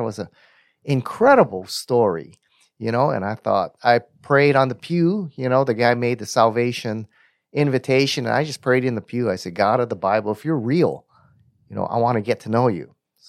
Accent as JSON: {"language": "English", "town": "Honolulu", "region": "Hawaii", "country": "United States", "tie": "born or raised there", "said": "And yeah, Keith, you know, I'm from Honolulu, Hawaii. Grew up there. I didn't grow up in a Christian home. Mm-hmm. I grew up in a Japanese Buddhist home"}